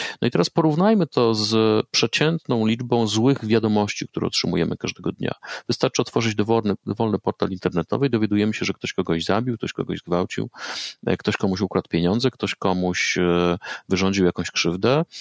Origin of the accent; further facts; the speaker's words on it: Silesian Voivodeship, Poland; Ja się wychowywałem w małej miejscowości na Górnym Śląsku.